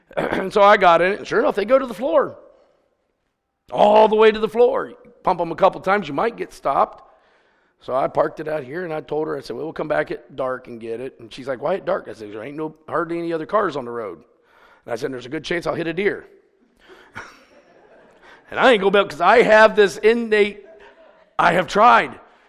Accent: West Virginia, United States; Now, I'm from West Virginia. That's common.

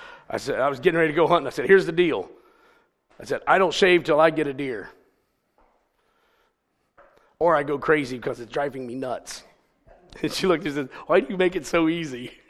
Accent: West Virginia, United States; Now, I'm from West Virginia. That's common.

